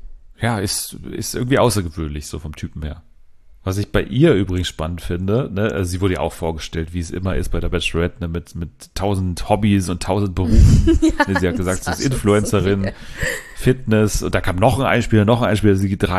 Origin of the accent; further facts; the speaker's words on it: Munich, Bavaria, Germany; Ich komme aus München, genau, ja.